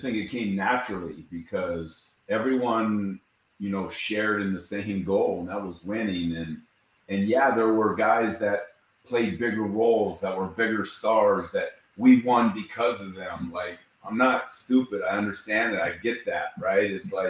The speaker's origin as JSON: {"language": "English", "country": "United States", "lives_now": "Canada", "said": "I was a guy from the United States that became Canadian, that was played on two world championships in Toronto, and I'm forever grateful."}